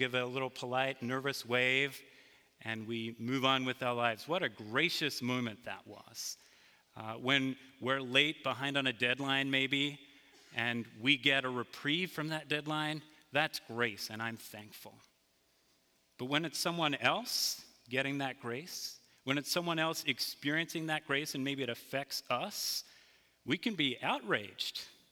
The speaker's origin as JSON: {"language": "English", "region": "East Coast", "country": "United States", "said": "buddy, it's afternoon because I'm from the East Coast, but it's good to be with you this morning."}